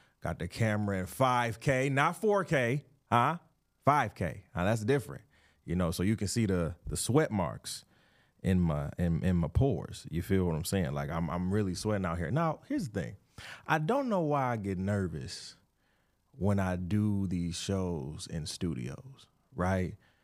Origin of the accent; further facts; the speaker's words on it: Detroit, Michigan, United States; Y'all know I'm not from New York. I'm from Detroit. I'm from Michigan. Shout out to Michigan. 313 in the building. Detroit in the building.